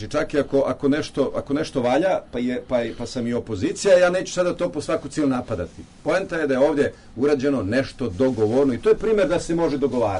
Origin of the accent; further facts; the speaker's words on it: Sandžak, Serbia; ja nisam rekao da sam po nacionalnosti Sandžaklija. Jer ako ste vi Hercegovac, ja sam Sandžaklija.